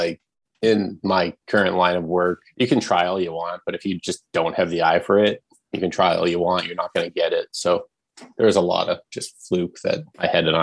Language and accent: English; Lethbridge, Alberta, Canada; Lethbridge, Southern Alberta.